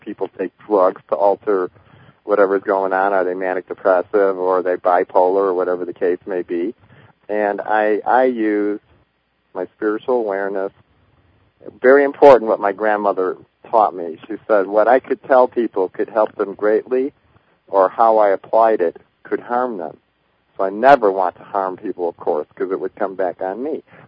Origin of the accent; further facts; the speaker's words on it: Chicago, Illinois, United States; he had a little cottage out in Indiana, about 100 miles from where I grew up in Chicago.